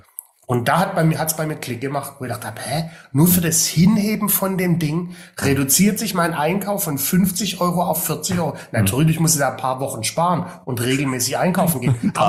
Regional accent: Baden-Württemberg, Germany; bei mir als Schwabe

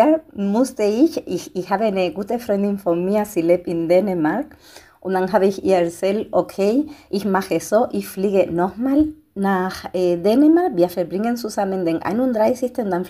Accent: Canary Islands, Spain; accent: Canarian; German is a second language; now in Germany; Ich bin zurzeit in Mainz. Ich besuche einige Reisebüros hier in der Region. Und ich komme von Gran Canaria, das ist mein Akzent, hat ja vielleicht schon gemerkt, von den Kanaren. Ich wohne seit 13 Jahren in Deutschland

